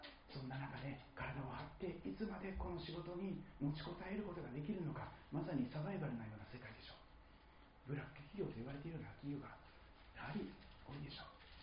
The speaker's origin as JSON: {"language": "Japanese", "region": "Aichi", "country": "Japan", "said": "私は愛知県出身のものなんですけど"}